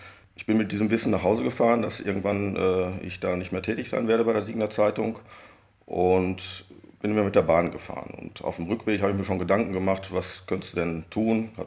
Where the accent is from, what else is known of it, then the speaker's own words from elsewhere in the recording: Dünschede, North Rhine-Westphalia, Germany; komme ich aus Dünnschede, bin gebürtiger Dünnschede und das seit 53 Jahren, habe dort meine Familie.